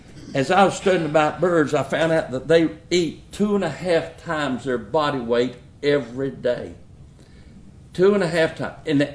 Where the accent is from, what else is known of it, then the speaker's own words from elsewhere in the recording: North Carolina, United States; And as a young boy growing up in North Carolina